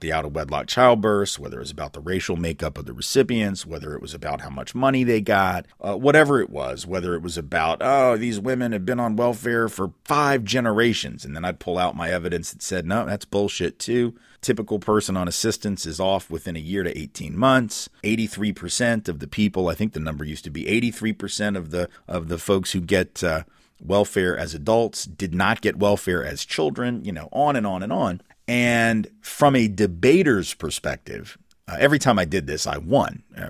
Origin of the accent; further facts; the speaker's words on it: the South, United States; I talked about it as a Southerner.